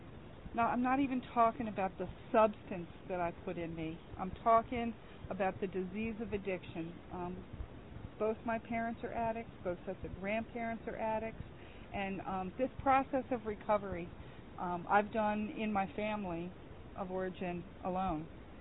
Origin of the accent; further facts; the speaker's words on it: Maple, Ontario, Canada; I'm originally from Toronto. I grew up in a little town. It was actually a village outside of Toronto called Maple.